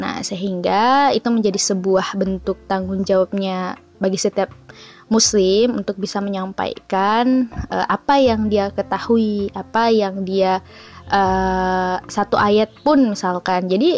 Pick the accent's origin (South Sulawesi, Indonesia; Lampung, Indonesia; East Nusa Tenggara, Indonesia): South Sulawesi, Indonesia; Makassar; accent: Makassar; saya asalnya dari Makassar, jadi mohon maaf kalau kadang mungkin nanti podcast-podcast selanjutnya itu keceplosan-keceplosan logat-logat Makassarnya.